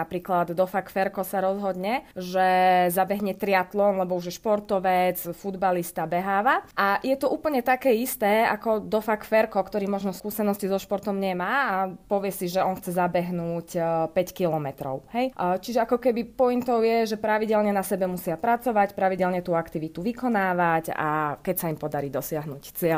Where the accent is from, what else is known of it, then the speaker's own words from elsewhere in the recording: Žiar nad Hronom, Banská Bystrica Region, Slovakia; ja som vyrastala v Žiari nad Hronom